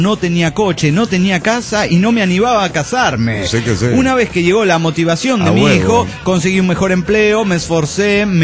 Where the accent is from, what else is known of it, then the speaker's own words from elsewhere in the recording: Mexico City, Mexico; Hola, ¿cómo están, amigos? … del DF mexicano.